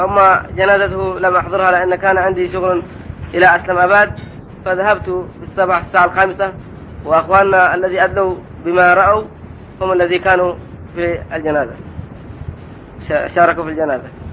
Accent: Al Udayn, Ibb, Yemen; من اليمن، من لوائب من العدين، وأنا قريب لقرية الأحمدي،

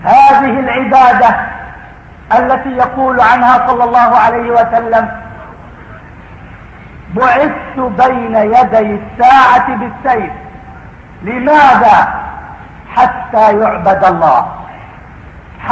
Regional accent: Palestine; أنا فلسطيني، قاتلنا في فلسطين حتى ضربت الحدود امامنا

